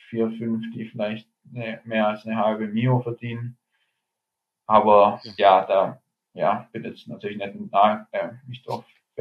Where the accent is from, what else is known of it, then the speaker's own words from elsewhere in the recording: Germany; Genau, als Deutscher sicherlich auch nicht zu benachteiligt, einfach weil vielleicht bei uns auch in der Vergangenheit nicht allzu viele Top-Sportler, also Top-Sportler gab und es aber einige tolle Bike-Hersteller in Deutschland g